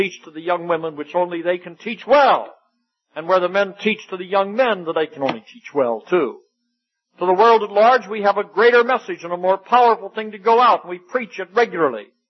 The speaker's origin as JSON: {"language": "English", "region": "Wales", "country": "United Kingdom", "said": "I'm Welsh, see. You just love to sing."}